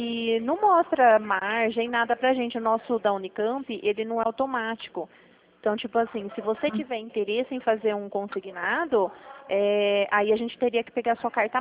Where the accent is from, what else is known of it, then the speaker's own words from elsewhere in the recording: Limeira, São Paulo, Brazil; A gente é de Limeira.